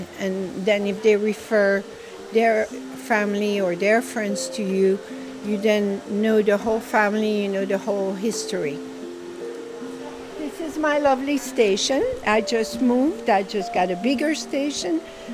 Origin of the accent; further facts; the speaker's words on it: Brussels, Belgium; moved away as an adult; now in United States; I was born and raised in Brussels, Belgium. A Baltimore boy or young man is the one that convinced me 44 years ago to come over here. And I've been here ever